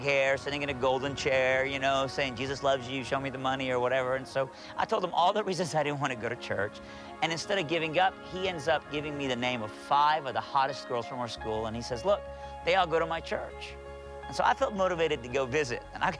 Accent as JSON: {"language": "English", "country": "Iran", "tie": "born or raised there", "moved": "yes", "said": "I actually grew up not too far from here. I grew up in Iran."}